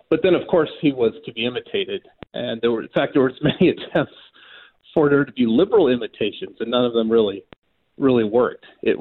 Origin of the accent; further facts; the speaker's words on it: Sacramento, California, United States; And I grew up in the Sacramento area, and I remember as a teenager listening to Limbaugh